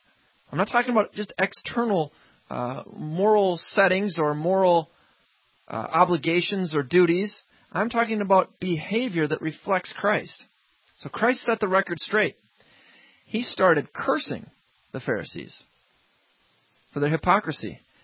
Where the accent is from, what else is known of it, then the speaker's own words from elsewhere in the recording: Minnesota, United States; We have a similar, we're from Minnesota here, the land of many lakes.